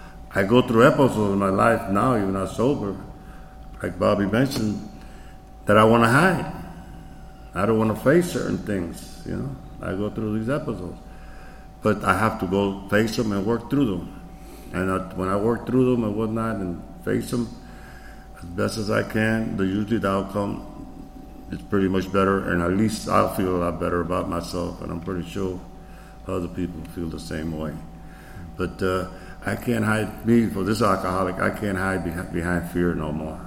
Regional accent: New York City, New York, United States; also born or lived in Tennessee; I was raised up in New York, up in the Bronx, and I lived in Tennessee

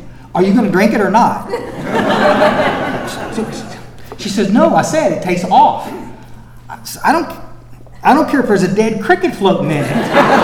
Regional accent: Texas, United States; I was raised in Central Texas, and my father was an alcoholic

